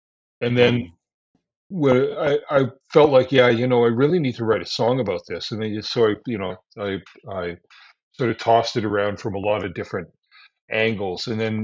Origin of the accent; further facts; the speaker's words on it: Calgary, Alberta, Canada; I'm originally from Calgary in southern Alberta, so right above Montana.